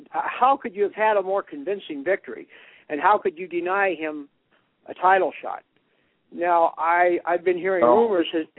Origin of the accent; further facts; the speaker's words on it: Cleveland, Ohio, United States; because I'm from the Cleveland area, and I really appreciated your insights on there.